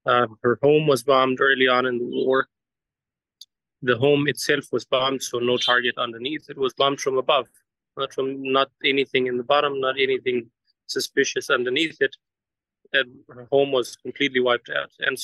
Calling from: Cairo, Cairo Governorate, Egypt; So I'm basically joining from Cairo.

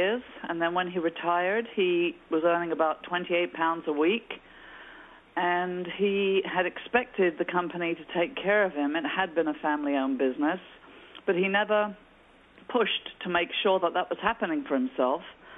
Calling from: England, United Kingdom; Well, I'm from England

